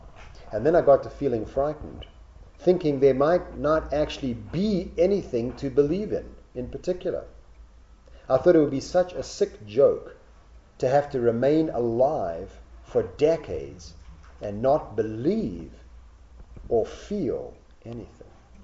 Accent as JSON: {"language": "English", "region": "Pacific Northwest", "country": "United States", "tie": "born or raised there", "said": "I used to think mine was a Pacific Northwest accent from where I grew up, but then I realized my accent was simply the accent of nowhere."}